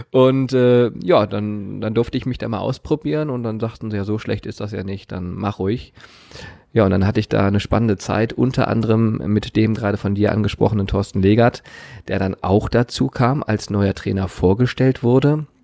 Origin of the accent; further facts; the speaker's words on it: Remscheid, North Rhine-Westphalia, Germany; born there; Ich bin in Remscheid geboren, da gehört das dazu